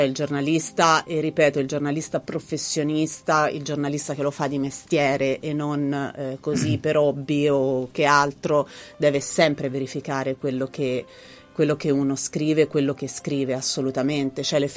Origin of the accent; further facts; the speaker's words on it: Anghiari, Tuscany, Italy; Anghiari è il mio paese